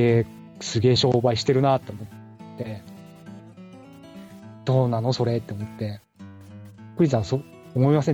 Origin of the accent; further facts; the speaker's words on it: Nagano, Japan; 隣の市の出身だからで地元だからっていうので、あと、まあ、長野県でいうとあとうちの地元しかやってないんですよ、